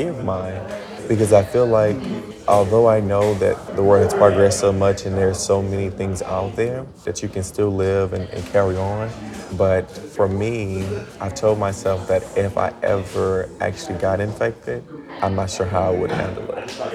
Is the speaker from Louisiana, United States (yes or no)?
yes; Louisiana, United States; now in Nashville, United States; I'm originally from Louisiana, but now I work in Nashville, Tennessee. I've been there for about 6 months now